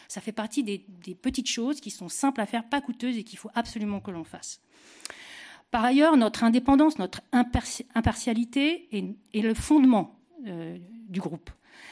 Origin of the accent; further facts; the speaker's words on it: France; On a deux chances incroyables. On est français. Notre culture est admirée dans le monde entier.